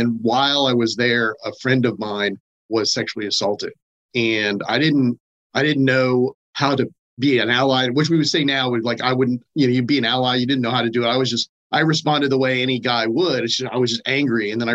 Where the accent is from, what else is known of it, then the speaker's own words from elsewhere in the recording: Sugar Land, Texas, United States; also born or lived in Bethesda; And then I came right back home to Fort Bend, which is where I grew up, really. I mean, I was born in Bethesda, Maryland, but I grew up, I went to high school in Clements High School in Fort Bend, Sugar Land.